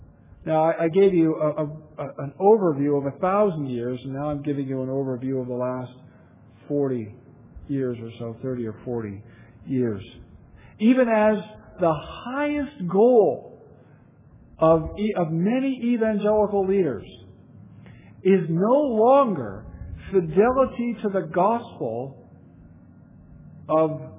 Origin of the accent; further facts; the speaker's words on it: Nebraska, United States; I'm from Nebraska. And our football coach, we say our in Nebraska. We don't have mountains. We don't have any natural lakes.